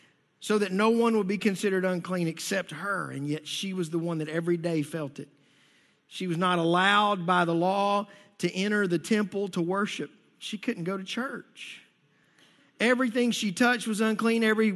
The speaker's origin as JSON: {"language": "English", "country": "United States", "said": "These are all American ideas, and I'm American through and through."}